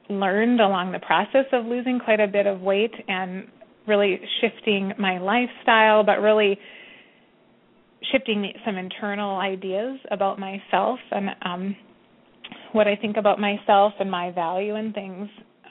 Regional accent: Bismarck, North Dakota, United States; also born or lived in Grand Forks / Minneapolis; I lived in Minneapolis for about the last 6 years since my undergrad, and I grew up in Bismarck, North Dakota, mostly. And then I ended high school. We moved to Grand Forks, North Dakota

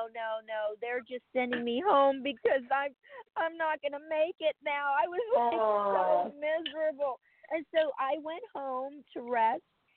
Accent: Louisiana, United States; also born or lived in Chicago; because I'm from Louisiana, I never could, this is why I left Chicago. I love Chicago, but I could never get used to the winters there.

